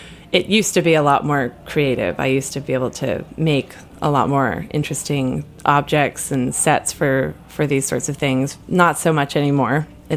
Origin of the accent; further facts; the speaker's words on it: New York, United States; And it was a completely different experience from growing up in Putnam County, New York.